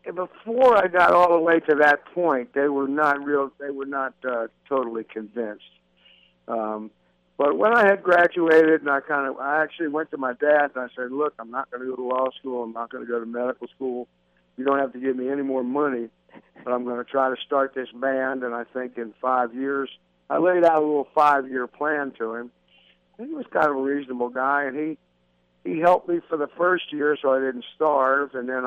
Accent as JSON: {"language": "English", "town": "Washington", "region": "District of Columbia", "country": "United States", "tie": "born or raised there", "said": "Well, I grew up around Washington, D.C. in the 50s and 60s, and I heard a lot of black radio."}